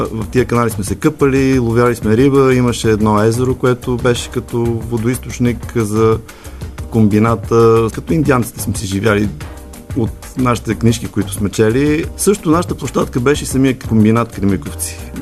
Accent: Sofia, Sofia City, Bulgaria; born there; като съм роден в София, са заживяли заедно в общежитие.

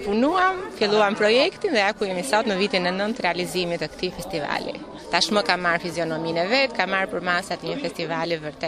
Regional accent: Durrës, Durrës County, Albania; born there; also born or lived in Italy; kur unë u ktheva nga Italia, ku kreva edhe studimet për violin dhe me shumë dëshirë doja që edhe në qytetin e Durrësit, në qytetin tim të lindjes

